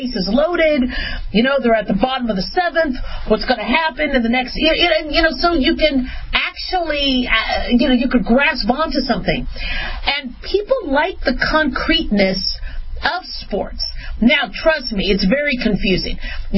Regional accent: Phoenix, Arizona, United States; also born or lived in Las Vegas, Nevada / Los Angeles, California; You know, I grew up in Phoenix. I grew up in Vegas. I was born in L.A.

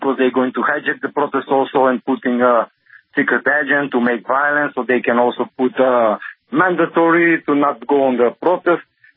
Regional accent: North Macedonia; Yes, I'm originally from Macedonia

